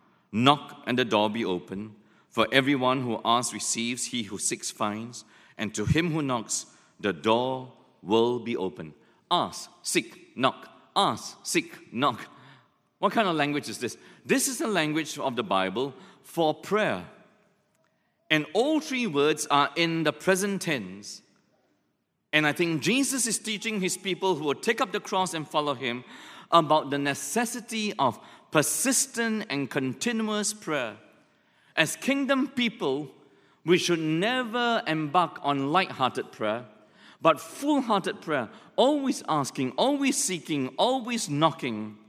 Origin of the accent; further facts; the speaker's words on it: Malaysia; So in the small town that we grew up in Malaysia, it was a shop house, like the Chinatown shop house.